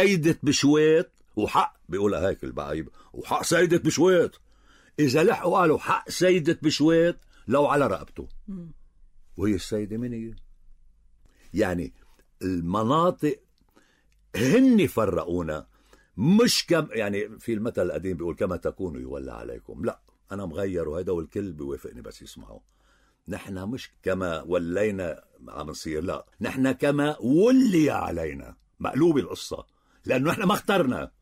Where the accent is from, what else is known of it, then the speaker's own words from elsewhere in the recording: Beqaa, Lebanon; طبعا أنا من البقاع، أنا بي من بعلبك أمي من دير الأحمر